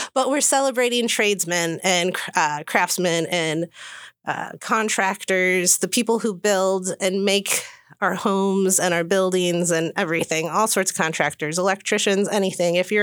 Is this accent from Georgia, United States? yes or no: no; Chicago, Illinois, United States; also born or lived in Phoenix, United States; So I'm from Chicago, and then I lived in Phoenix, Arizona. So I've seen some golf courses.